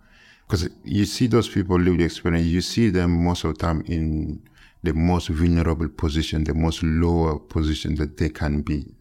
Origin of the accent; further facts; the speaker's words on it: Chad; English is a second language; now in United Kingdom; I came from Chad after fleeing torture to the UK in 2005.